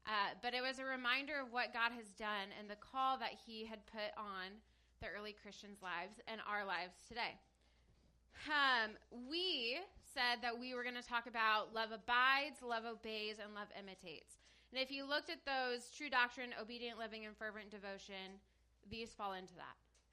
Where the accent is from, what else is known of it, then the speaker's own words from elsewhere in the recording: United States; Excuse you. I'm American.